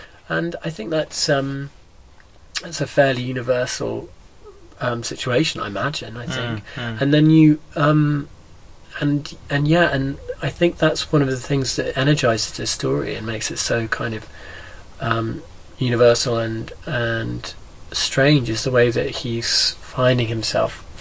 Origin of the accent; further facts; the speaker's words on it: East Midlands, United Kingdom; I come from Lincolnshire, and there's a lot of gun crime not so far away in Nottingham